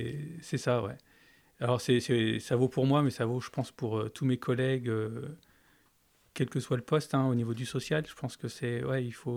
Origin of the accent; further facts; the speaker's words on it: Toulouse, Occitanie, France; born there; also born or lived in Saint-Étienne / Lyon; mes frangins sont nés à Marseille, moi je suis né à Toulouse. On a vécu à Saint-Étienne quelques années et après on est parti sur Lyon.